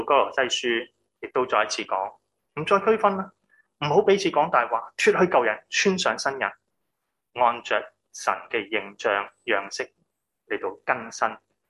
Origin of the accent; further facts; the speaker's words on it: Hong Kong; 我哋香港人学嘅英文咧系好办公室嗰啲好荒谬嘅英文嚟。